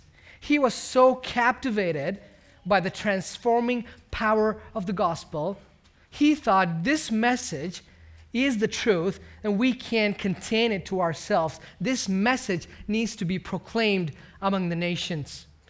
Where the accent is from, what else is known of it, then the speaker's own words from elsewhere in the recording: India; I was born and raised in India to a church-planting family.